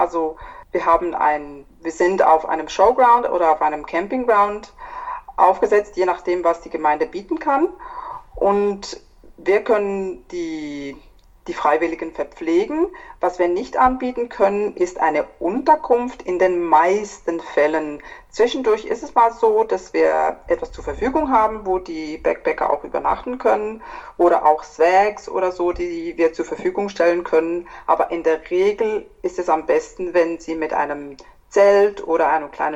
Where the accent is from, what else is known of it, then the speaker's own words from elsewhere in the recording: Switzerland; now in Australia; Wir kommen aus der Schweiz. Wir sind 2009 nach Australien gekommen mit einem Permanent Resident Visa eigentlich.